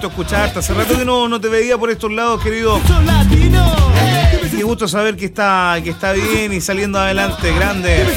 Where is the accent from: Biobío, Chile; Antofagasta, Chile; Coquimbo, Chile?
Biobío, Chile; Chiguayante; Pero ahora yo estoy en el lugar y soy de Chihuayante.